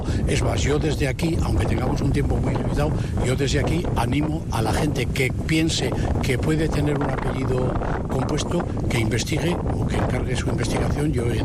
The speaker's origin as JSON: {"language": "Spanish", "town": "Miranda de Ebro", "region": "Castile and León", "country": "Spain", "lives_now": "Vitoria, Spain", "said": "de gente que hemos venido de fuera, aunque yo casi me considero vitoriano, pero no, yo soy de Miranda de Ebro."}